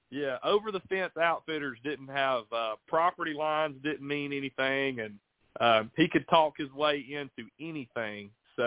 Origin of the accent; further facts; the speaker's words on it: Muscle Shoals, Alabama, United States; And we said, Muscle Shoals.